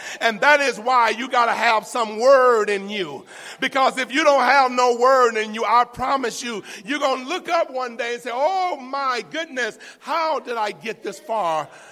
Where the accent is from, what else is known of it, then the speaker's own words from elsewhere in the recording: Florida, United States; I was born and raised in Florida. I'm from the Gulf of Mexico. I swam in that water all my life.